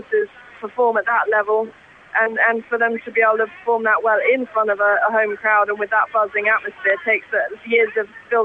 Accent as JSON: {"language": "English", "country": "United Kingdom", "said": "And I think, you know, as a British athlete, you did just feel extremely supported"}